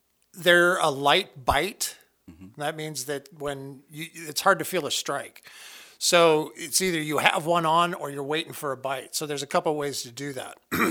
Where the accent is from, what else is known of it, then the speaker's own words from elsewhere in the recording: Idaho, United States; I grew up here in North Idaho. So my first fish was caught up at Robinson Lake as a child at 2 years old.